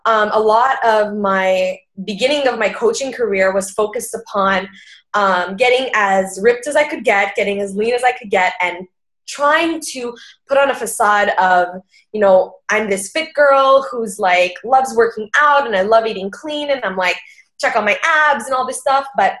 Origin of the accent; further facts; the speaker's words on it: Montreal, Quebec, Canada; I'm 26 years old. I'm from Montreal, Quebec in Canada. So just like Angie, I'm a Canadian.